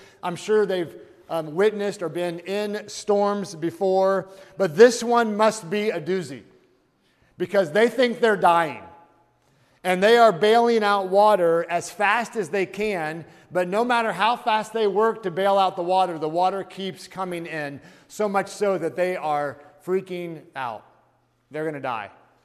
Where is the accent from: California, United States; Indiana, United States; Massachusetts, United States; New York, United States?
Indiana, United States; I'm from Indiana.